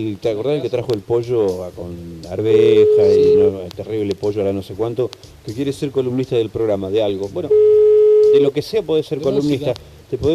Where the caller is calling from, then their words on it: Comodoro Rivadavia, Chubut, Argentina; estoy llamando de una radio de Comodoro Rivadavia, provincia del Chubut.